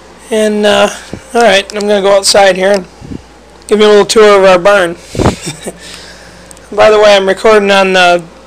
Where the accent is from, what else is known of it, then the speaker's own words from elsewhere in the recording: Lapeer, Michigan, United States; I'm from Lapeer, Michigan.